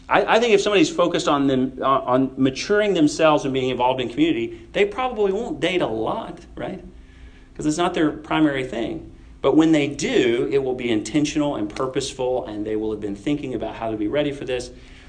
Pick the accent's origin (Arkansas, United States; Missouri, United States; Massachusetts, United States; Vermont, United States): Arkansas, United States; I grew up in Arkansas where, you know, everybody marries their cousin at 17.